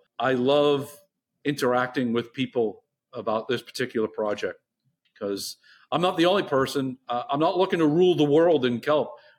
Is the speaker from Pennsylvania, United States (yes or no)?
no; Maine, United States; So growing up in Maine, my dad used to chew dulse like a lot of older cats used to do.